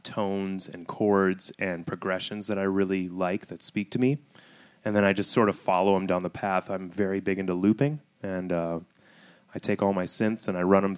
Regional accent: Wisconsin, United States; now in Austin, United States; So when I moved here in 2009, I very much maintained that I'm from Wisconsin.

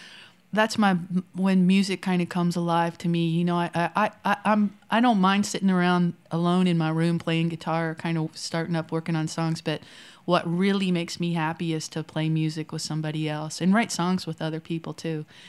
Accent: Dayton, Ohio, United States; We didn't grow up together, but we both grew up at the same time in Ohio. I was in Dayton and she was in Xenia, which is like about half an hour apart.

